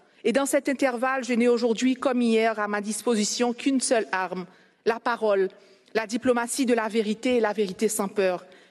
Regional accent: Haiti; Je viens d'un coin des Amériques qui s'efface dans l'indifférence du monde. Un naufrage annoncé mais pourtant ignoré.

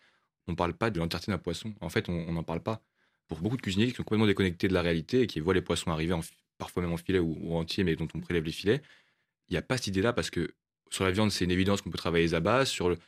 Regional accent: Paris, Île-de-France, France; Moi, je suis parisien.

